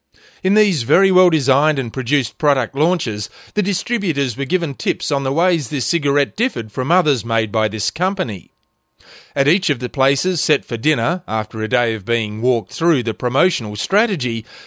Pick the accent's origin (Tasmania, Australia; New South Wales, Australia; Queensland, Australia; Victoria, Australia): Tasmania, Australia; which means my home state's natural resources will be further plundered and destroyed